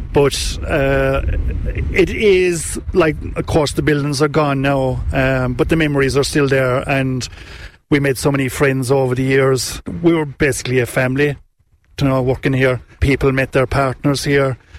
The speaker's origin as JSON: {"language": "English", "town": "Listowel", "region": "Munster", "country": "Ireland", "said": "I'm from Listowel."}